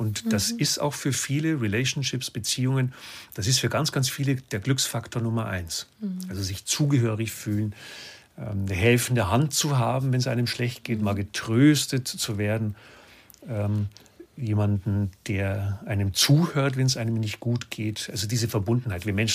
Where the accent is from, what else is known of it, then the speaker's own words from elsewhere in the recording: Bavaria, Germany; Ich komme ja aus Bayern